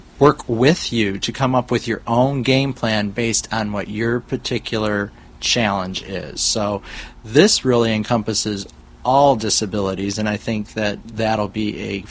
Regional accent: Dearborn Heights, Michigan, United States; my roots are in Dearborn Heights. I grew up in Dearborn Heights on the south side.

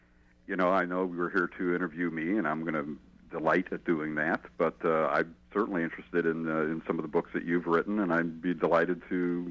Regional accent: Euclid, Ohio, United States; I grew up in Euclid, Ohio, and CKLW. Came across the lake and was my favorite and my friends' favorite stations in the late 60s.

